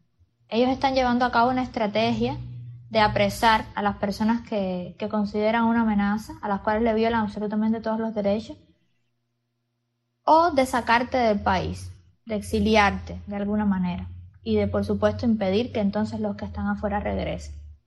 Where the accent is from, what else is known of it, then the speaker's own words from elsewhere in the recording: Cuba; now in Mexico; Yo salí de Cuba a estudiar, mi residencia en México de estudiantes venció.